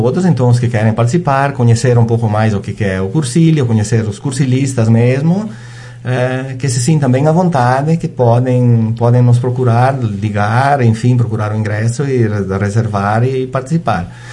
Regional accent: São Miguel, Brazil; eu sou natural lá de São Miguel, vivo ainda hoje lá, então é a minha comunidade

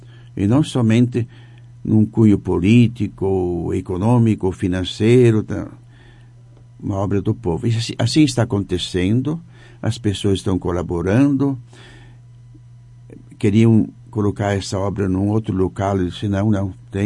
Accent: Encantado, Rio Grande do Sul, Brazil; Eu sou natural de Encantado. Já ouviu falar?

